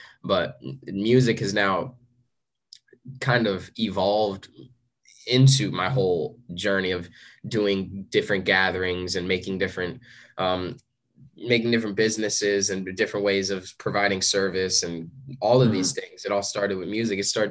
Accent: New Jersey, United States; I started doing it because I'm from New Jersey. So I was doing it in New Jersey and in the New York area.

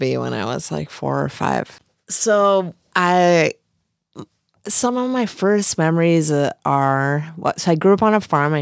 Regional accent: Midwest, United States; I'm from the Midwest and like we're, my mom's a French Canadian descent and my dad's Swedish and descent.

